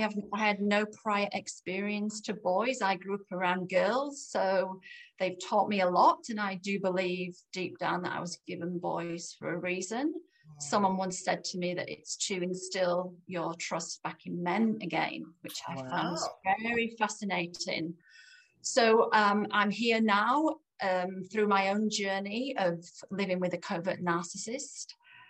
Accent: Yorkshire and the Humber, United Kingdom; moved away as an adult; now in Australia; I am English, originally from the Yorkshire, the north of England, and I came to Australia about 20 years ago for a better life

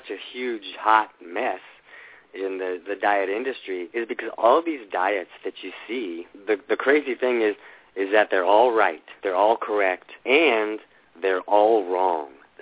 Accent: Florida, United States; now in Los Angeles, United States; I grew up in Florida, and now I live in Los Angeles

